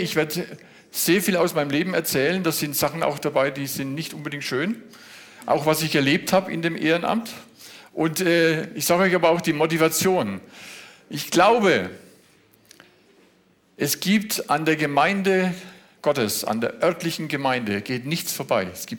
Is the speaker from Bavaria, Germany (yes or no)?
yes; Kronach, Bavaria, Germany; Kronach ist eine richtig schöne Stadt.